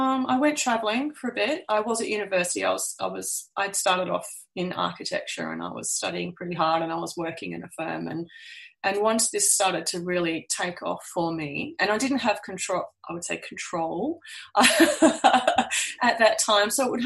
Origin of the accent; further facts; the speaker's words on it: Perth, Western Australia, Australia; I mean, I'm born and raised in Perth, Australia, and we are the most isolated capital city in the world.